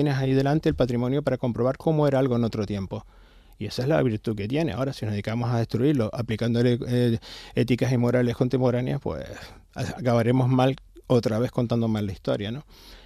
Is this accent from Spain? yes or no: yes; Canary Islands, Spain; y toda esa mezcla somos los canarios actuales.